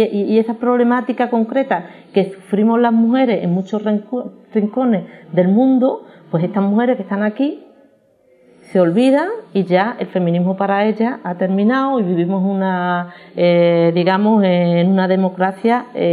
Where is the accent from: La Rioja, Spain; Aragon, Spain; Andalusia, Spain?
Andalusia, Spain; yo como feminista también tengo que luchar por la soberanía de mi pueblo, que es Andalucía